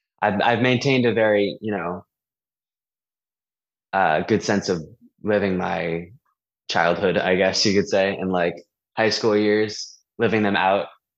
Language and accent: English; New Hampshire, United States; It was this venue in my home state, New Hampshire.